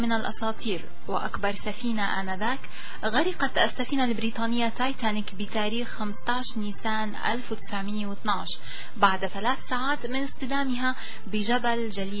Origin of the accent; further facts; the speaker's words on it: Syria; رح هذا مع تاريخ ما بينسى، خاصة بالنسبة لنا كسوريين.